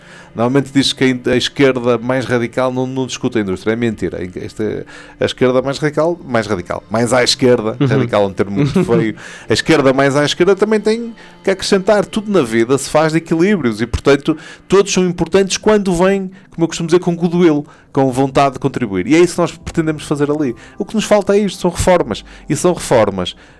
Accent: Portugal; Vamos pensar Portugal. E vamos pensar Portugal como portugueses.

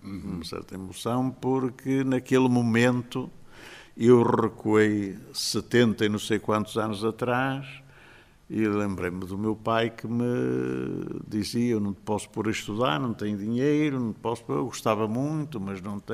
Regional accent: Porto, Portugal; Portanto, nasci lá, mas foi no Porto que eu me fiz.

